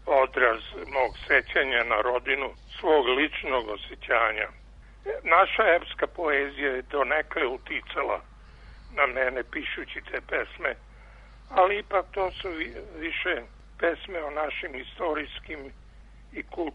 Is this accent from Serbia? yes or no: yes; Prokuplje, Toplica District, Serbia; born there; a razume se i o svom starom kraju.